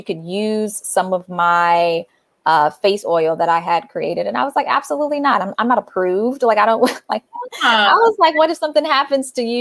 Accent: Chicago, Illinois, United States; But Angela is from Chicago. I'm from Chicago.

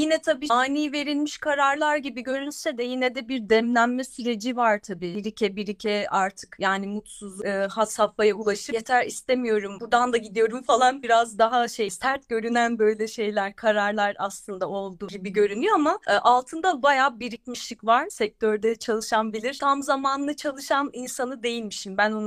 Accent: Eskişehir, Turkey; moved away as an adult; now in Istanbul, Turkey; Biter bitmez de zaten doğrudan İstanbul'a taşındım. Eskişehir doğma büyüme Anadolu Üniversitesi tabii mezunuyum

